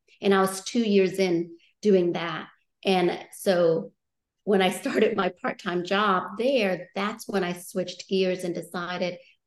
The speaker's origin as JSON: {"language": "English", "town": "New Orleans", "region": "Louisiana", "country": "United States", "tie": "born or raised there", "said": "I settled in New Orleans. And I was in the fifth grade by that time. And so when people ask me, where are you from? It's always hard for me to answer. I'm like, well, should I just say New Orleans? Because that's technically where I grew up a little bit."}